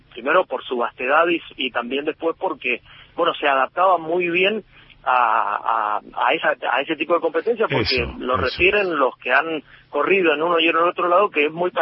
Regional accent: San Rafael, Mendoza, Argentina; lo que hoy somos como ciudad de San Rafael

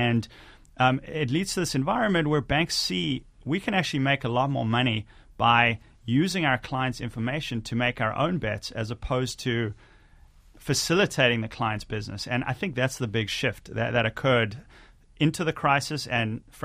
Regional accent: Johannesburg, Gauteng, South Africa; accent: hybrid accent; moved away as an adult; I have a bit of a hybrid accent. But I grew up in Johannesburg, and I left South Africa when I was 18.

